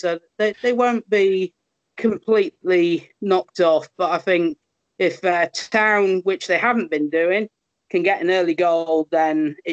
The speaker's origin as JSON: {"language": "English", "town": "Crewe", "region": "North West England", "country": "United Kingdom", "tie": "born or raised there", "said": "was going back to Crewe every second week to watch games at Gresty Road. But I do have a soft spot for my hometown club"}